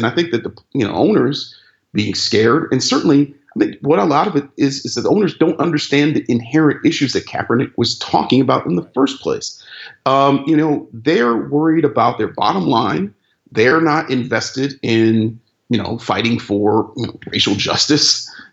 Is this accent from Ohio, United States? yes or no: yes; Cleveland, Ohio, United States; The owner of my hometown Cleveland Cavaliers, Dan Gilbert